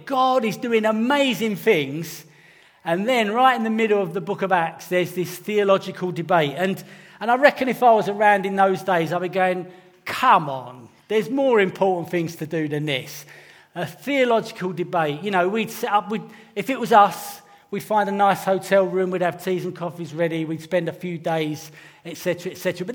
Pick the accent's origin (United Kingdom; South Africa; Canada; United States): United Kingdom; You know, being British, we're more likely to go, excuse me, could I raise a point, please?